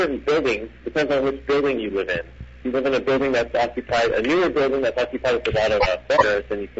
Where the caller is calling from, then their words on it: Beijing, China; I'm not. I'm calling from Beijing.